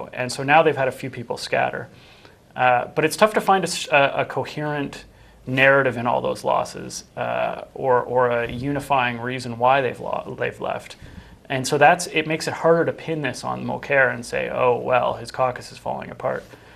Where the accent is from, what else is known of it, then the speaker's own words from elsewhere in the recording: Ontario, Canada; I come from Northern Ontario, so I'm kind of interested.